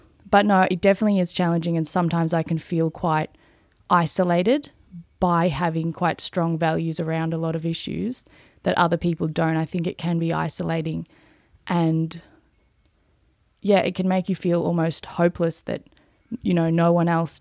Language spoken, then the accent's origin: English; Shepherd's Flat, Victoria, Australia; So I grew up in Shepherd's Flat, and I have three beautiful brothers and two very alternative parents. I'm very grateful for my upbringing. And then about 5 years ago, I moved down to the city